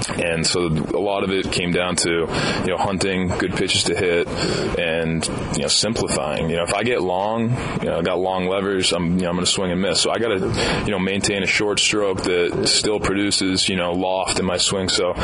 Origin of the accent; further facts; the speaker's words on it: Northeast, United States; but, you know, I come from the Northeast where, you know, we go out and we're outside for maybe a week before we play our first game.